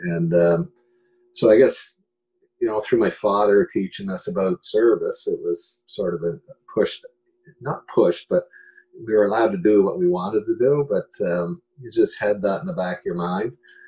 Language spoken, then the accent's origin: English; Truro, Nova Scotia, Canada; Originally, I'm from this province. I grew up in Truro, in Nova Scotia.